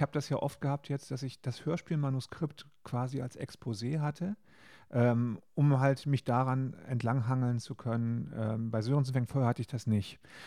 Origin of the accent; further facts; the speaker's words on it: North Rhine-Westphalia, Germany; wie wir im Ruhrgebiet früher gesagt haben. Ich bin ja im Ruhrgebiet groß geworden.